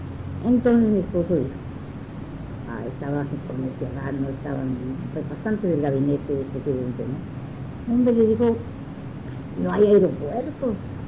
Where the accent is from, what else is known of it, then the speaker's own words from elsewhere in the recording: San Francisco, California, United States; also born or lived in Guadalajara, Mexico; now in Tijuana, Mexico; No le digo que en Tijuana, porque vine ya mucho más grande, vine ya casi señorita, ¿no? Me crié en San Francisco, California.